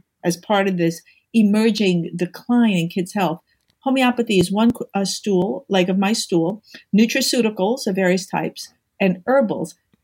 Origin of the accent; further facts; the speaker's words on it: New York, United States; I'm a New Yorker. I'm kind of like a practical gal.